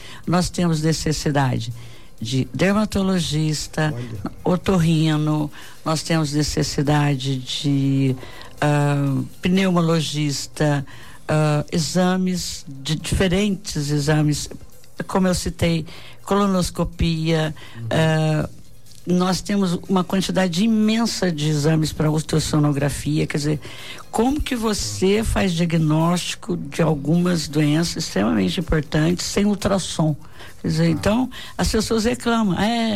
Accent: Guaratinguetá, São Paulo, Brazil; além do que eu sou de Guaratinguetá, né?

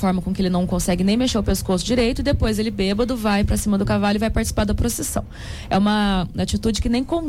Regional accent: Aparecida, São Paulo, Brazil; cresci em Aparecida

